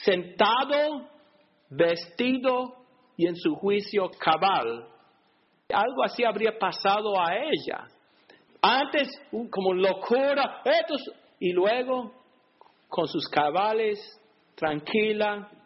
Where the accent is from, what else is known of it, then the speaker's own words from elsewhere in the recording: Alabama, United States; Yo soy de Alabama. Y yo me acuerdo como joven a veces.